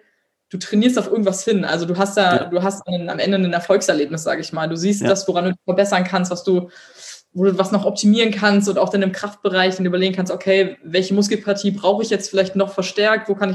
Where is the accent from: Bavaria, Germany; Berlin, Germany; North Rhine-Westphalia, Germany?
Berlin, Germany; ich komme aus Berlin, ich habe eine große Fresse